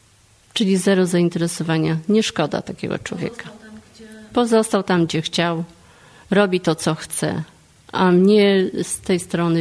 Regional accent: Oława, Lower Silesian Voivodeship, Poland; zebrała mnie do oławy mojego rodzinnego miasta. Już jestem tutaj już 8 rok

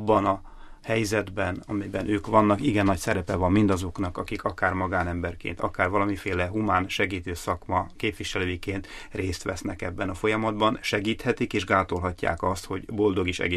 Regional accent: Hungary; Nekem, mint magyar szakembernek az volt a feladatom, hogy a magyarországi szakemberképzést, a szülésznőgyógyász képzést tekintsem át

